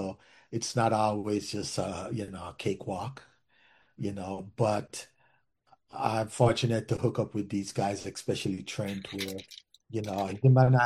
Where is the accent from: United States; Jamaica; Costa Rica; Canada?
Jamaica; All as much Caribbean islands are because even though, yeah, I am Jamaican and we have, we love Jamaica, this is something for all Caribbeans.